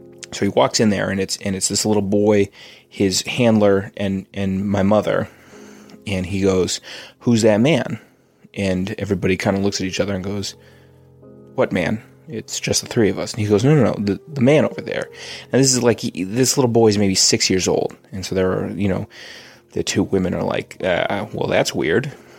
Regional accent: Massachusetts, United States; We're from Massachusetts.

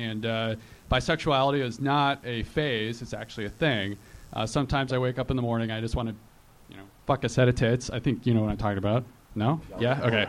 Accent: Oregon, United States; But I actually am from Oregon.

